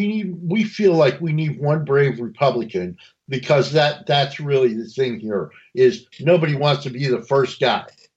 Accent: New Jersey, United States; Cory Booker, my home state of New Jersey

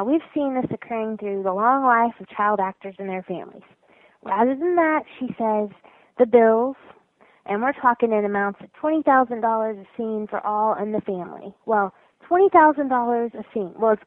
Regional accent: Texas, United States; Now, y'all know I'm from Texas, so.

